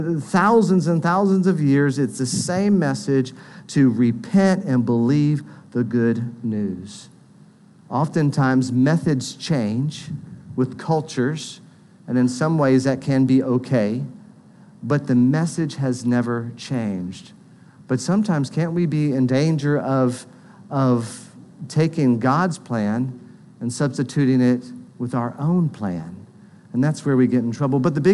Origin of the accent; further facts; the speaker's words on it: United States; Well, I'm an American. I've always been a Christian.